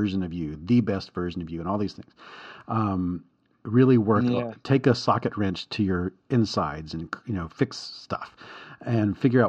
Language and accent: English; the South, United States; this is something that's just prescriptive advice from Western and American and Southern, since I'm from the South